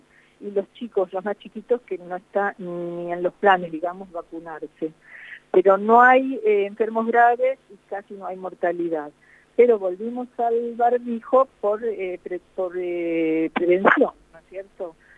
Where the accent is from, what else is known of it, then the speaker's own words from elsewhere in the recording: Argentina; moved away as an adult; fuimos toda la familia a la Argentina y les mostré la casa donde yo nací, la casa que dejamos